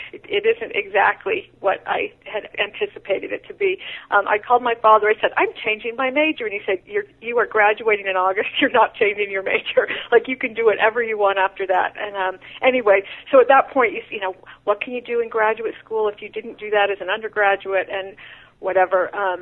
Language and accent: English; New York, United States; when I grew up in New York, I was very academic.